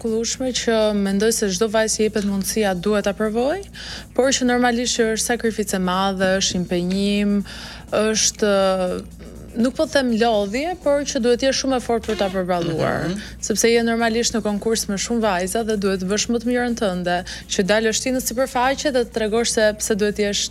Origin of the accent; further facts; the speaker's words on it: Durrës, Durrës County, Albania; unë dhe prindërit e mi jemi lindur e rritur në Durrës